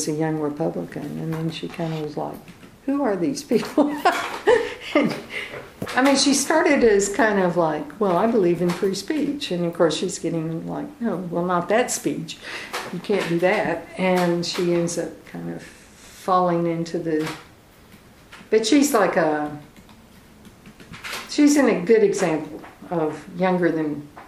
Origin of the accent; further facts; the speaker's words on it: Austin, Texas, United States; also born or lived in New York; I was from Austin, and even when I was in New York, I'd come back here for Christmas and vacations